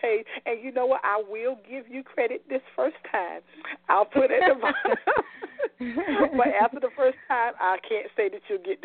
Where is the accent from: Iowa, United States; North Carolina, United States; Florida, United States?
North Carolina, United States; Tabor City; I'm starting with my community that I grew up in Tabor City, North Carolina.